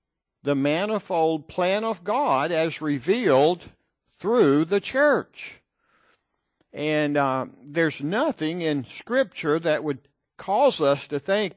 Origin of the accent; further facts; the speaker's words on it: Tennessee, United States; also born or lived in Texas; Someone used to tease me when I was raised in Tennessee. But then when we lived for a short time in Texas, they would say, oh, no, the belt buckle's here.